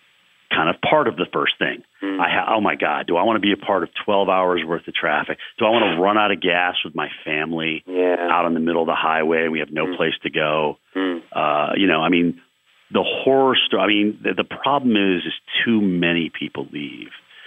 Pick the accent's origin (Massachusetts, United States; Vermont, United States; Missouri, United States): Vermont, United States; also born or lived in Connecticut; So even though I really consider Vermont my home state and the state I grew up in, that's Red Sox Nation.